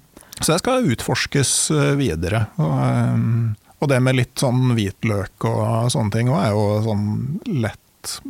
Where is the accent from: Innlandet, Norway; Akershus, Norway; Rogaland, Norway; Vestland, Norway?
Innlandet, Norway; Jeg kom jo fra Gudbrandsdalen, og oppe i Siedalen der, så var det jo å dyrke vete, det var jo sjansespill.